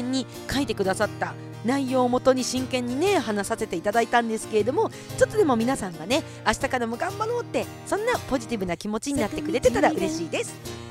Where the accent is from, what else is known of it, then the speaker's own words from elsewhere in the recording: Kushiro, Hokkaido, Japan; 地元の釧路